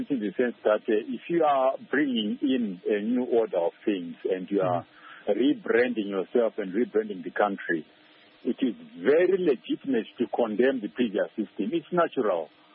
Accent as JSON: {"language": "English", "region": "Harare", "country": "Zimbabwe", "said": "I am from Harare and Zimbabwe"}